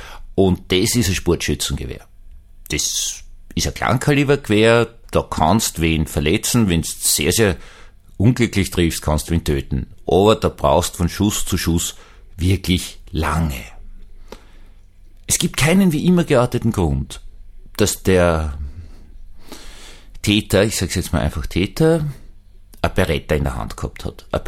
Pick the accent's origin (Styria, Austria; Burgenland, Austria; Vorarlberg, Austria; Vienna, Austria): Vienna, Austria; Ich bin Wiener, ich sehe das nicht.